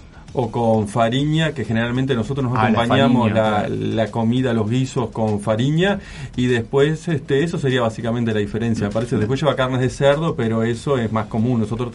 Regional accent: Victoriano Suárez, Maldonado, Uruguay; Cerca de Pan de Azúcar, me crié en un pueblo que se llamaba, una colonia más bien, que se llamaba Victoriano Suárez.

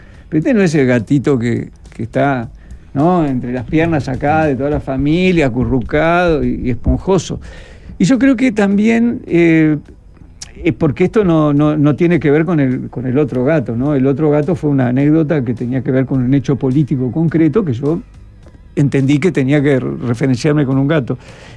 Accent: Trinidad, Flores, Uruguay; Yo que soy de Trinidad, y que a veces vos esperabas el diario

